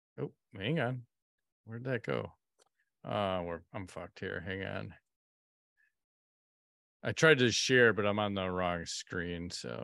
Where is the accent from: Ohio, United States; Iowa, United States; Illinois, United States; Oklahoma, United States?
Illinois, United States; Chicago; We're from Chicago. I support the White Sox.